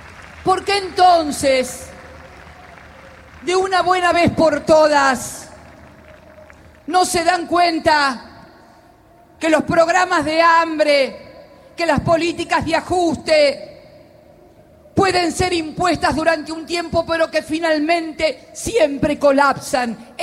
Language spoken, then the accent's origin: Spanish; Argentina; todos unidos como argentinos de bien